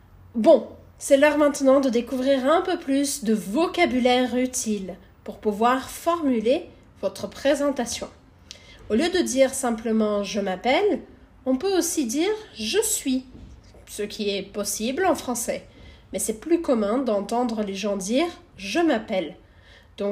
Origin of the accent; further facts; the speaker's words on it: France; je viens de France, je suis professeure de français